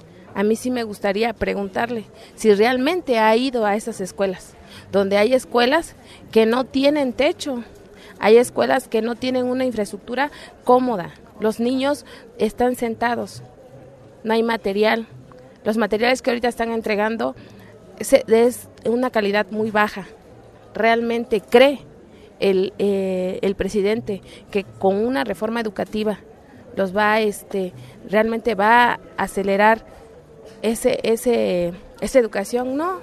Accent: Veracruz, Mexico; Vengo de la Sierra de Songolica.

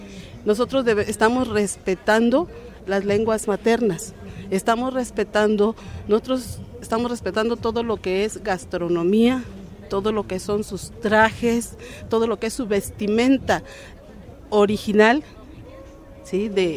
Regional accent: Oaxaca, Mexico; todo aquello que nos pertenece como oaxaqueños, como mexicanos

